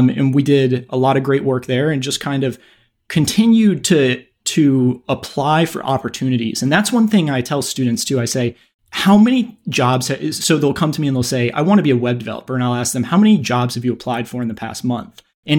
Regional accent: North Carolina, United States; So for me, I grew up in North Carolina in sort of a lower class environment, like a sort of a negative environment.

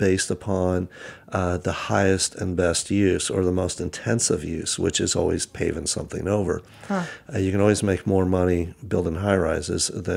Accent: California, United States; Yes, I was born and raised in Napa Valley, and I'm a third generation Napa Valley kid.

